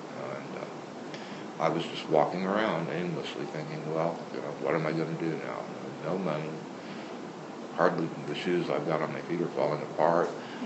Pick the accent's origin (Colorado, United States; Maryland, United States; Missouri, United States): Missouri, United States; Nevada; born there; I was born in Nevada, Missouri, mm-hmm. 1957, 56.